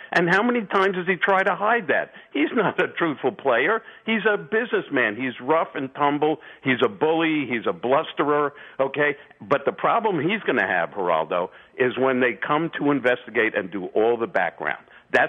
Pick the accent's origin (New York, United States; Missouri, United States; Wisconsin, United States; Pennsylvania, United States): New York, United States; Brooklyn; Well, you know, like you, I'm from Brooklyn originally, and I'm about the same age, and I guess we've both grown up in the city. And I've moved around the country and come back about 20-some-odd years ago.